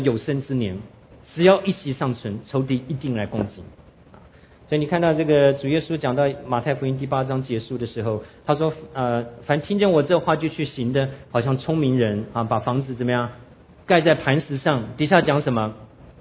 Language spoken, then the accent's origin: Chinese; Taiwan; 我们从小就在眷村干这件事的